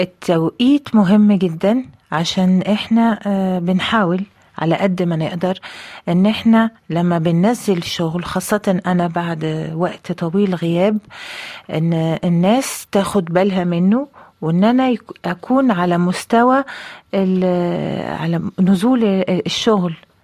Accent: Algeria; انا قلت لا معلش، اصل احنا عندنا في الجزائر بنقول كل عطله فيها خير

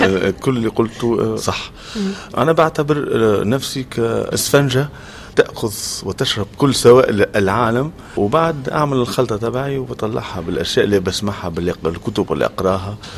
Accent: Tunisia; دائما بحب الرجوع إلى الأصل كتونسي

